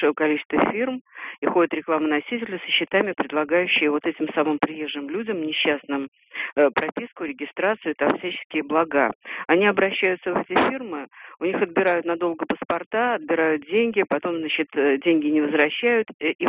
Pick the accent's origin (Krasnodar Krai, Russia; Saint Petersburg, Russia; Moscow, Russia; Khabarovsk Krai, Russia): Saint Petersburg, Russia; я коренная, значит, тут жительница Петербурга и прописку имею.